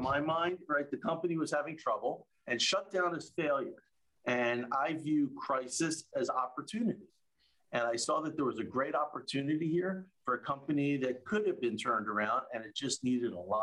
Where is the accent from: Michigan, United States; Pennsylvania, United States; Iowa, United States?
Pennsylvania, United States; Philadelphia; I grew up in a suburb of Philadelphia.